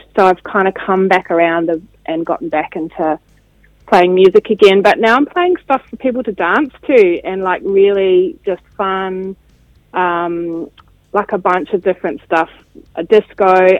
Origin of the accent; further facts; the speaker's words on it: Christchurch, Canterbury, New Zealand; I was born in Christchurch, grew up in St Albans, and lived there until I was 24.